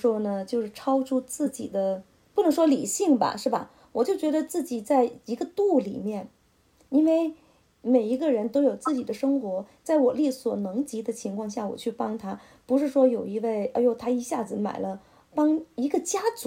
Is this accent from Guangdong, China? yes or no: yes; Guangdong, China; 我也是广东人，我怎么有那么狠毒的人呢